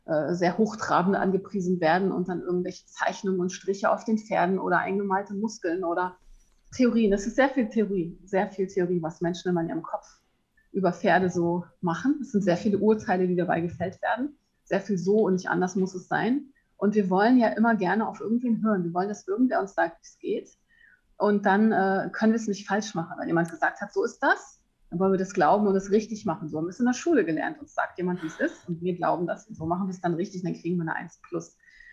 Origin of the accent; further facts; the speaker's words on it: Hamburg, Germany; Und ich bin in Hamburg aufgewachsen am Stadtrand